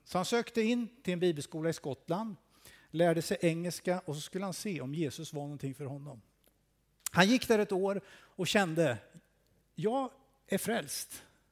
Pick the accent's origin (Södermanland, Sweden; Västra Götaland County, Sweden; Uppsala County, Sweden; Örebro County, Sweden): Örebro County, Sweden; Örebro; also born or lived in Borensberg; Men när jag var 6 år så flyttade vi härifrån. Och sen dess är jag en gnällig närking. Örebroare.